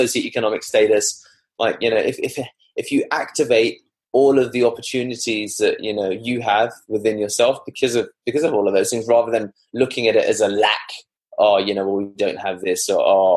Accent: India; I'm Indian, so people are going to associate me with an Indian SEO agency

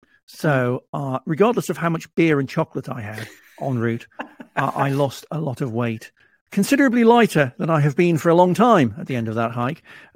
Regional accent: United Kingdom; As a Brit, yes

